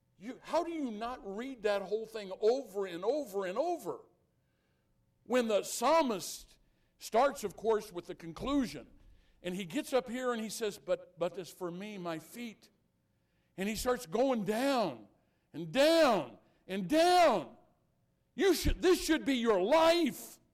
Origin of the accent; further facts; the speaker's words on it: Illinois, United States; When I was a kid, growing up in Jersey County, Illinois, I don't know if you've ever seen these.